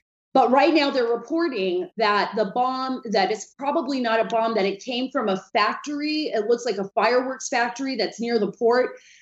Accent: Saudi Arabia; As you know, I live there, Charlie. I grew up in Saudi Arabia. My father worked for an American company there when I was a kid. So I spent a good majority of my life in the region

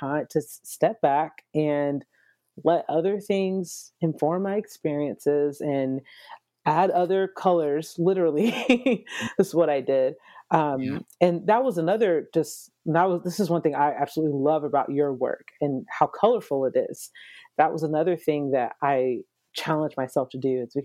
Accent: Atlanta, Georgia, United States; also born or lived in Nashville / Dallas / Los Angeles

